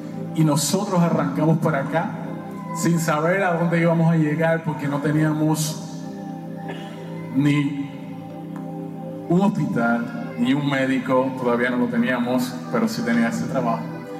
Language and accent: Spanish; Puerto Rico; now in Houston, United States; Vine aquí hasta Houston hace algunos meses. Vengo desde Puerto Rico, la isla del encanto.